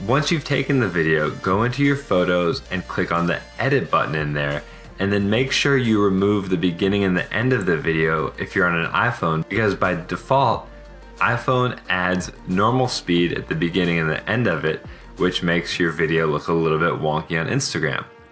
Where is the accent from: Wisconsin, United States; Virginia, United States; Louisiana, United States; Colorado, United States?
Virginia, United States; I grew up in Virginia, was a super nerd, hacker, thought I was really cool as a kid.